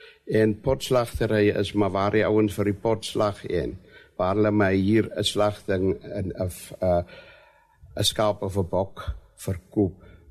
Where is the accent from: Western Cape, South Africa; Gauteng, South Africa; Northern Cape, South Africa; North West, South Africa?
Northern Cape, South Africa; Okiep; ek is gebore in Oukiep, opgegroei in Oukiep, gematrikuleer by destydse Berse Hoërskool